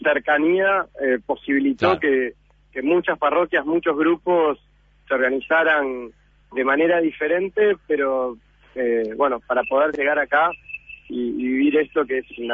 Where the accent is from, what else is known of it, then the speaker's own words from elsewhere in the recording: Uruguay; a nosotros como jóvenes uruguayos.